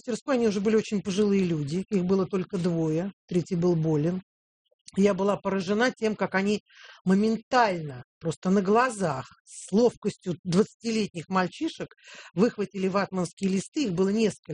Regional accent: Tashkent, Uzbekistan; moved away as an adult; also born or lived in Tetyushi, Russia; now in Moscow, Russia; Родился в Тетюшах на Волге, да. Потом пожил долгое время в Ташкенте, умудрился кончить там школу вместе с Чуйковым.

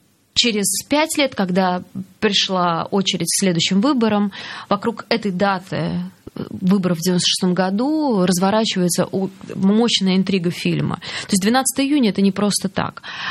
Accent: Saint Petersburg, Russia; Мне было очень важно именно в Петербурге совершить такое, как бы, поездку по кинотеатрам. Ну, все-таки это мой родной город.

